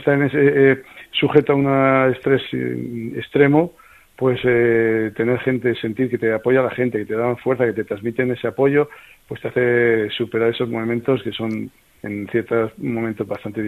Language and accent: Spanish; Haro, La Rioja, Spain; que en Haro, en mi pueblo, pues la gente estuviera enganchada de esa manera a unos partidos